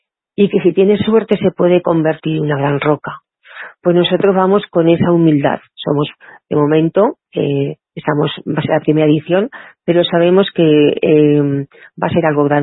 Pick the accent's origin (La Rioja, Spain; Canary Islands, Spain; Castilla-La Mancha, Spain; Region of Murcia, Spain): Castilla-La Mancha, Spain; El Pedernoso; que yo la ubiqué en un pueblo pequeño, como es mi pueblo, el Pedernoso